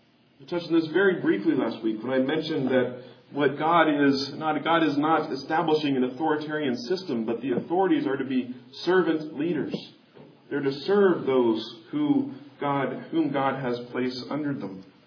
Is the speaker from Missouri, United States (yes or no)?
yes; Kansas City, Missouri, United States; visited Kansas City, my hometown where I grew up.